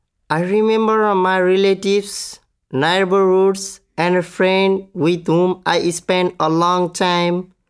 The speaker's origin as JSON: {"language": "English", "country": "Nepal", "said": "I'm from Nepal."}